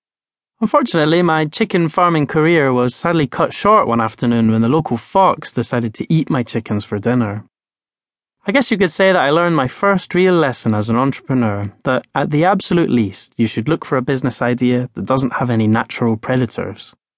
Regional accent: Edinburgh, Scotland, United Kingdom; I was fascinated by the simple businesses that I came across as a child on the outskirts of my hometown of Edinburgh.

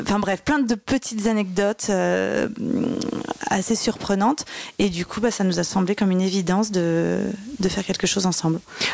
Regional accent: Saint-Cloud, Île-de-France, France; je sais pas s'il faut que je dise que je suis parisienne quand on habite à Saint-Cloud. En tout cas, moi, j'ai pas eu l'impression d'être parisienne puisque je prenais pas le métro, j'allais à l'école à pied, on jouait dans des jardins.

